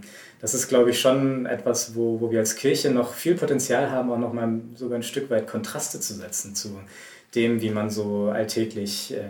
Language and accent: German; Braunschweig, Lower Saxony, Germany; Genau, und ursprünglich komme ich tatsächlich aus Braunschweig